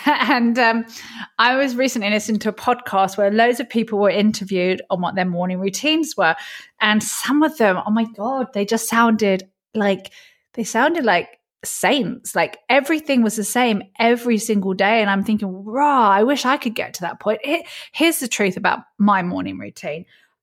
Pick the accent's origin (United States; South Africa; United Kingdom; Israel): United Kingdom; But to say that as a Brit publicly when you've been successful